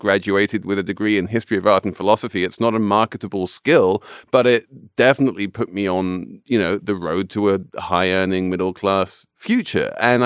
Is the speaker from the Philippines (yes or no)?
no; England, United Kingdom; Well, can I just come in as the English person here as like, you know, where, as I say, I grew up in a place where college was free.